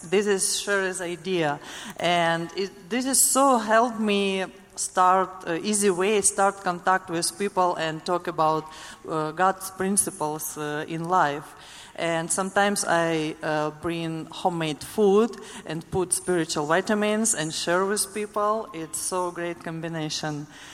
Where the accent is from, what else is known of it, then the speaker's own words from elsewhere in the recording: Ukraine; English is a second language; now in United States; I'm from Ukraine, and YMCA, it's first my job in U.S.